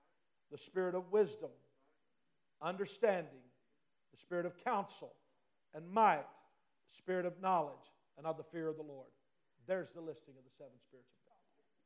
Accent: Arkansas, United States; now let me remind you, I'm a redneck from Arkansas

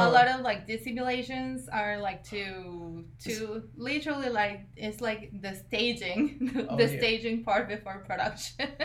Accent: Mexico City, Mexico; English is a second language; Or, like, where I'm from Mexico City.

